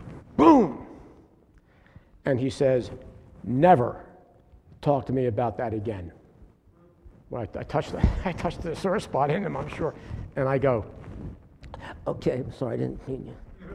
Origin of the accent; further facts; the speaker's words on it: Philadelphia, Pennsylvania, United States; I'm from Philly area.